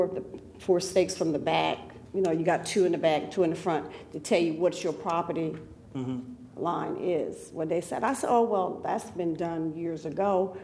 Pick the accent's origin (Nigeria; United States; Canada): United States; Delaware; I'm from Delaware, and they always said measure from the road.